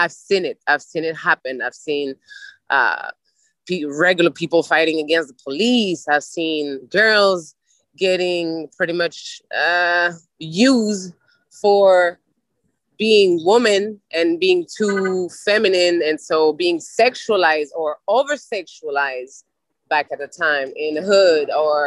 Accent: Sevran, Île-de-France, France; So born and raised in Paris, France is so different. I'm born and raised in what we call the hood. I'm from 93 District Sevran.

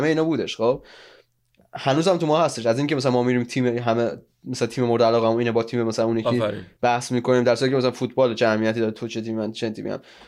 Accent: Iran; خب پس دوباره ما الان ایرانی هستیم، ما دارم ایران رو میگیم

